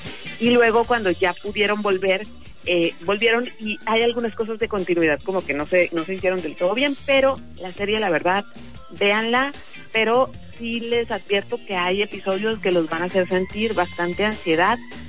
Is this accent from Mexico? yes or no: yes; Mexico